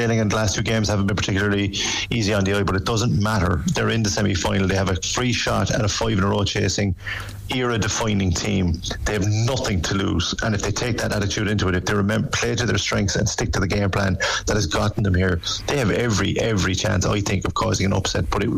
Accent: Cork, Munster, Ireland; we're a Cork station, and we're both from Cork

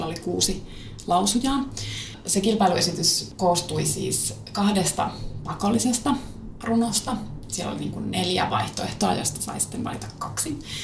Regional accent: Kiuruvesi, North Savo, Finland; Minähän olen kotoisin Kiuruvedeltä Pohjois-Savosta. Siitä ajaa 1,5 tuntia Kajaaniin.

